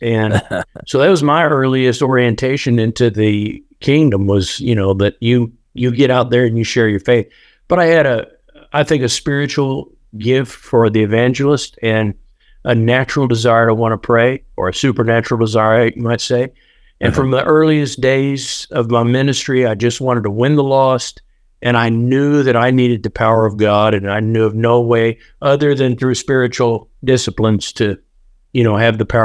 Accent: Fairbanks, Alaska, United States; No, I was in Georgia, but I am from Fairbanks, Alaska originally.

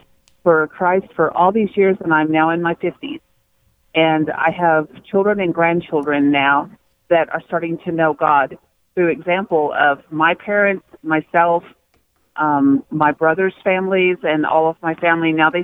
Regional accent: Arkansas, United States; I was raised actually in Central Arkansas is where I was raised.

